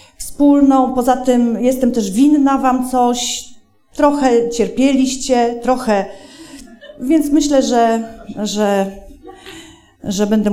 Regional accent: Elbląg, Warmian-Masurian Voivodeship, Poland; born there; Tak, urodziłam się w Elblągu.

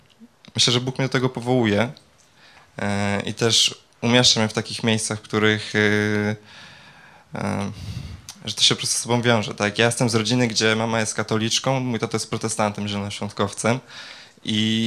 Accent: Greater Poland Voivodeship, Poland; Generalnie pochodzę spod Poznania

